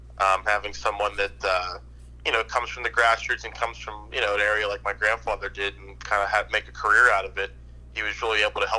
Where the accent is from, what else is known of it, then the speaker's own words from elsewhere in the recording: Pennsylvania, United States; and I'm from the Mon Valley, which is a bunch of old steel towns that used to be thriving. They're not quite as thriving as they used to be.